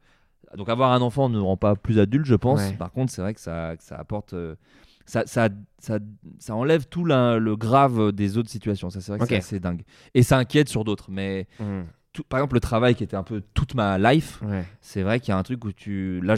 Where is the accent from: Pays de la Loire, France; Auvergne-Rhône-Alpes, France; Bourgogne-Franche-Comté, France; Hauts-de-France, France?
Bourgogne-Franche-Comté, France; j'ai une maison à la campagne en Bourgogne, une petite bicoque que je tenais à avoir là où j'ai grandi. Et dès que je retourne en Bourgogne, c'est très marrant parce que je rechope l'accent.